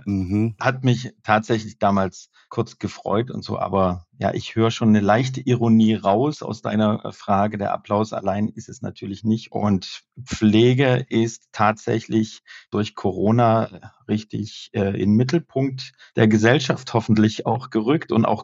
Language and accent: German; Thuringia, Germany; Und dann, das war damals in Thüringen, wo ich herkomme, auch ursprünglich.